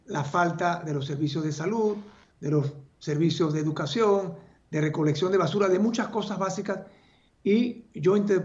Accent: Panama; no hemos sabido vender Panamá y no hemos entendido que en el caso del turismo, el turismo tiene que ser tratado en Panamá como un tema

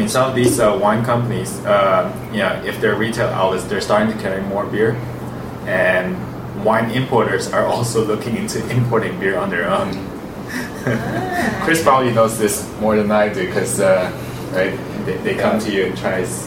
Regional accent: Philippines; I grew up in the Philippines

